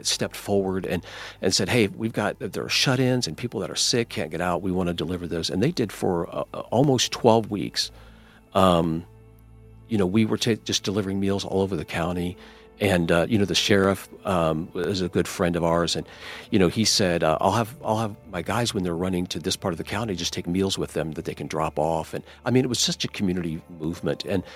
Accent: Indiana, United States; No, I'm from here. I'm from Indiana.

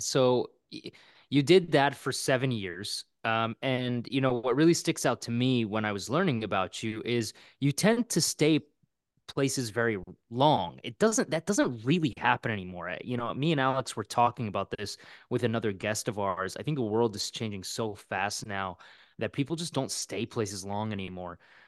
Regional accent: Canada; We're Canadian. We don't French.

